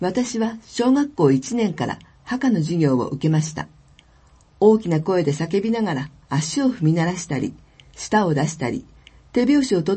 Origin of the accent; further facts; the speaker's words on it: New Zealand; Japanese is a second language; 今回も私の出身国、ニュージーランドの文化を紹介します。